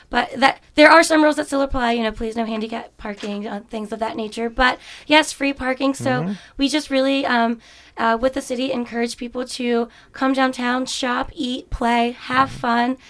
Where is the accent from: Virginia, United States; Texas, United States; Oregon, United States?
Virginia, United States; I'm originally from Virginia and was working at this patent law firm in Washington, D.C.